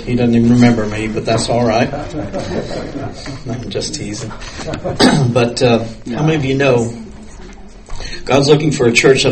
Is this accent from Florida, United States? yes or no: yes; Homestead, Florida, United States; We were raised up in South Florida. In Homestead, Florida.